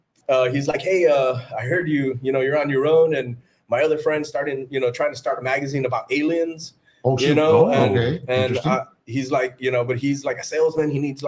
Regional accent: Sullivan, United States; And basically, yeah, I grew up in Sullivan.

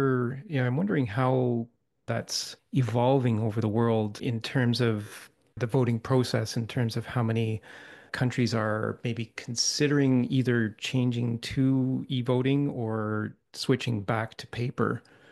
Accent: Canada; as a Canadian, for our federal elections and provincial elections, we use paper only.

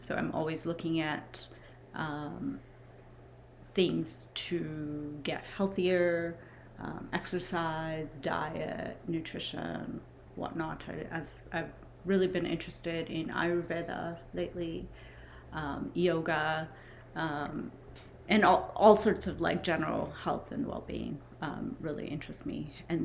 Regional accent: Muscat, Oman; moved away as an adult; also born or lived in Mumbai, India; now in Vancouver, Canada; I was born in Mumbai. I was there till about 9 and then moved to the Middle East. I was in Muscat, Oman, went to high school there, and moved here in 2005.

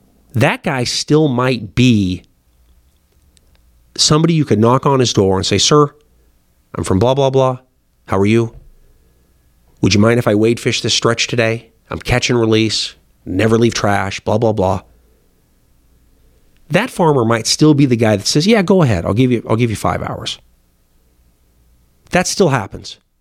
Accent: Montana, United States; born there; I mean, you know, I was born in Carbon County.

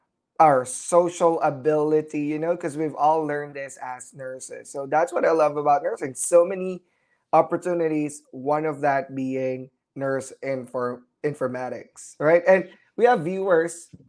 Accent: Houston, Texas, United States; I'm from Houston, so subtropical weather.

